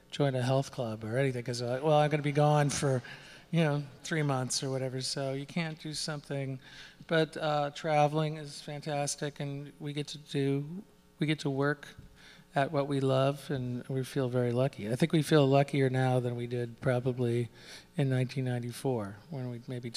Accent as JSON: {"language": "English", "town": "Minneapolis", "region": "Minnesota", "country": "United States", "said": "We're from Minneapolis."}